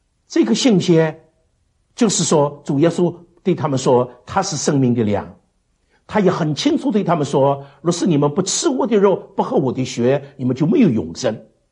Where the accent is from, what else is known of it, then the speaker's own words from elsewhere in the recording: China; 我们中国人